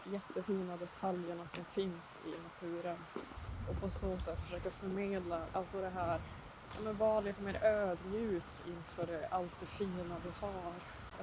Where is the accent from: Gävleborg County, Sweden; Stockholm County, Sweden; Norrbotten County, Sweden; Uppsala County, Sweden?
Norrbotten County, Sweden; Boden; Boden har typ förändrats väldigt mycket nu med den här gröna omställningen. Alltså just där huset där jag växte upp, där drar de nu järnvägen och motorvägen till stålverket.